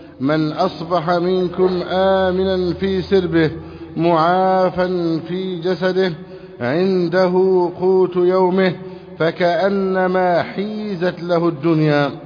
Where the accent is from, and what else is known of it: Egypt